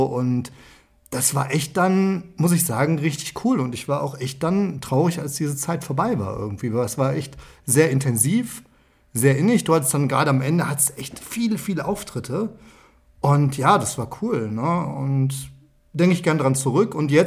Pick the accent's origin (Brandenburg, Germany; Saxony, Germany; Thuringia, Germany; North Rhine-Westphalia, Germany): North Rhine-Westphalia, Germany; wir kommen aus dem Rheinland.